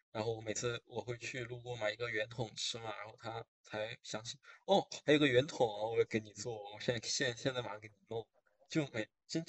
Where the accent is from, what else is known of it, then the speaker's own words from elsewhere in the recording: Chongqing, China; 说实话，作为一个重庆人，跑到外地来，真的想的是，就是这玩意能吃